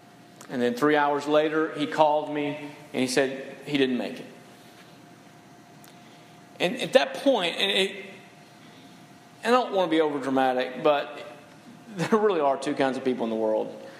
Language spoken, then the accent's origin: English; Tennessee, United States; And I went back to my hometown of Tennessee.